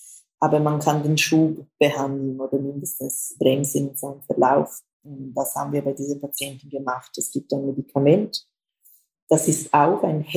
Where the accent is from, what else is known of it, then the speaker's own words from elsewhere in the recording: Switzerland; Bei uns in der Schweiz